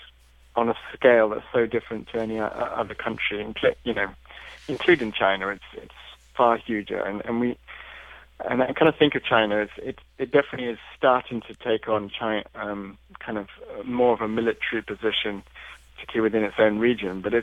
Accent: United Kingdom; I'm from Britain, and there's huge austerity cuts going on

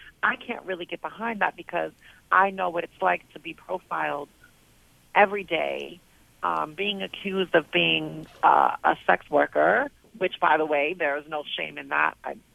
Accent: New Jersey, United States; I'm from New Jersey, in case people cannot hear that already.

